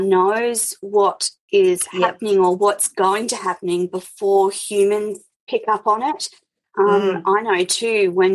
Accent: Queensland, Australia; I'm a Queenslander, so cyclones are kind of part and parcel of what we grow up with, and you get used to the warnings throughout summer.

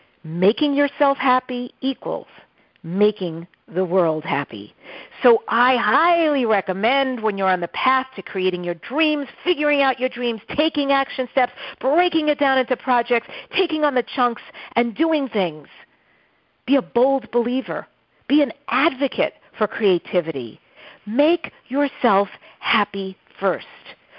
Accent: New York, United States; accent: New York; my New York accent is so out right now

